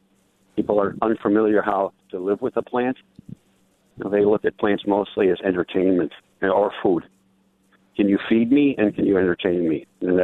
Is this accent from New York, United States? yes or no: no; Berwyn, Illinois, United States; So growing up in Berwyn, Illinois, and growing up Czech, you had to find what you love to do had to be your profession because you're going to do it every day.